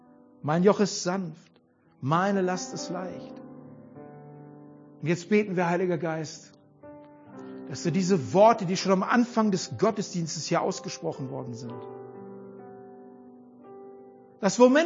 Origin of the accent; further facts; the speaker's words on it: Mülheim an der Ruhr, North Rhine-Westphalia, Germany; Im Ruhrpott, wo ich herkomme, Mühlermann der Ruhr.